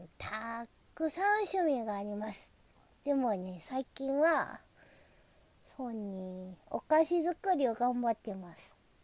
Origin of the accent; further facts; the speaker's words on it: Osaka, Japan; 出身地は大阪で新人声優です。